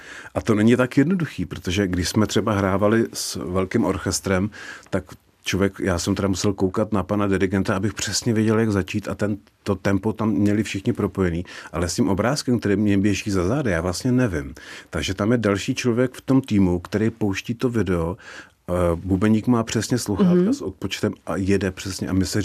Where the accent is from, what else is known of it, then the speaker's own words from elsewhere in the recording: Turnov, Liberec Region, Czechia; Já pocházím z Turnova, tam je, to je takový železniční uzel a je tam hrozně krásný depo